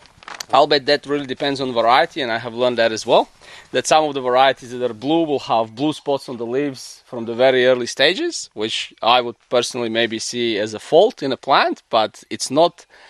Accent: Croatia; now in Australia; so I'm originally from Croatia. I moved to Australia a long, long time ago

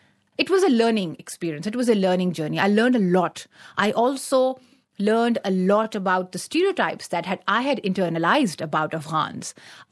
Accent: Pakistan; English is a second language; myself as someone who comes from an Afghan family, the first question would be, but you don't speak like an Afghan, because I do speak the Pashto language, but growing up in the Pakistani side, it is a different dialect.

